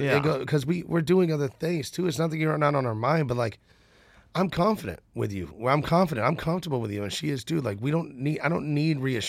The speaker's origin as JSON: {"language": "English", "town": "Nashville", "region": "Tennessee", "country": "United States", "tie": "born or raised there", "said": "I'm from Nashville, and my other family's from Birmingham. So it's like we're all right here, and I have so many of them. And then I'm born and raised here."}